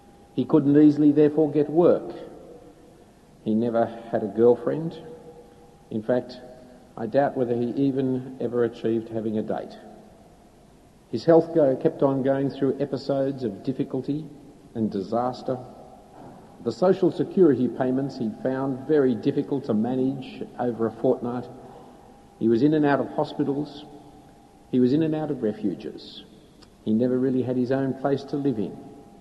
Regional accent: Australia; We thank you for the freedom we enjoy as Australian citizens

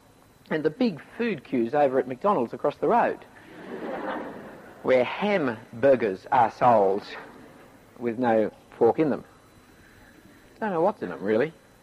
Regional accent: Sydney, New South Wales, Australia; I grew up in the Jewish part of Sydney. Went to Bellevue Hill School. And Most of my friends were Jewish

